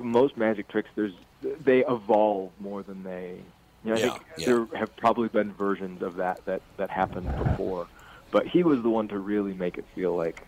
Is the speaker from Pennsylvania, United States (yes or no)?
no; Ames, Iowa, United States; now in Iowa City, United States; I grew up in Ames, Iowa, and I live 2 hours east of there now in Iowa City.